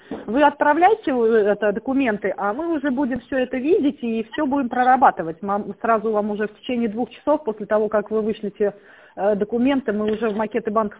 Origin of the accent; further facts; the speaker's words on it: Tver, Tver Oblast, Russia; Так, мы из Тверской области, город Тверь, получается.